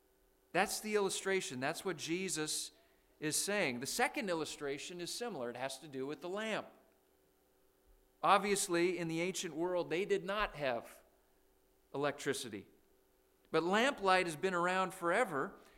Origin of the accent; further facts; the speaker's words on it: Saskatchewan, Canada; I grew up in Canada. I grew up in the province of Saskatchewan. We have provinces instead of states.